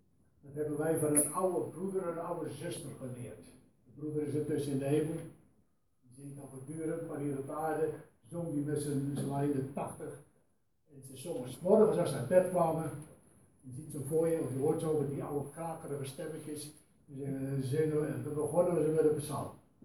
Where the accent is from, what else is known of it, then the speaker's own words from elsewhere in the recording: Brandwijk, South Holland, Netherlands; Zelfs in Brandwijk, de plaats waar ik vandaan kom, vroeger was dat een puur godsdienstig dorp.